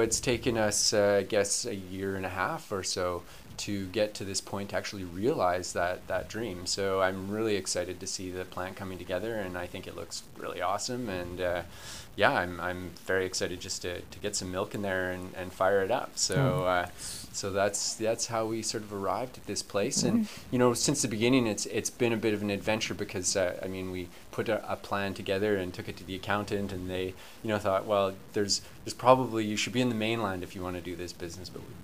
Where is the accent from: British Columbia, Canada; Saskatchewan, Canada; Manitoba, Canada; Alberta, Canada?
British Columbia, Canada; Victoria; I grew up in Victoria